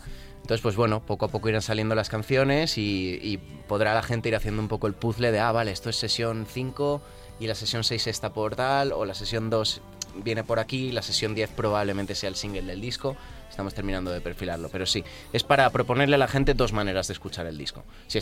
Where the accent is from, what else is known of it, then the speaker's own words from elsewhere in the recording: Valencian Community, Spain; No, hombre, yo soy valenciano